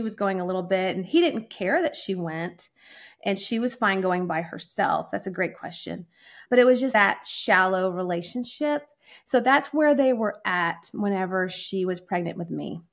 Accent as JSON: {"language": "English", "town": "Dallas", "region": "Texas", "country": "United States", "tie": "born or raised there", "said": "So I grew up in Dallas, Texas. My mom's from Florida. My father is from Jordan."}